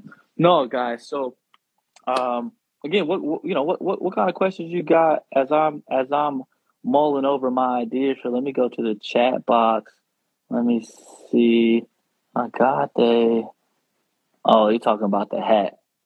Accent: the South, United States; I'm from the South. We like to use these kind of statements.

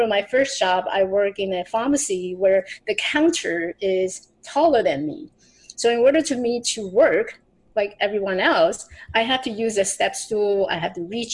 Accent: Taiwan; I grew up in Taiwan. I was born in Taiwan.

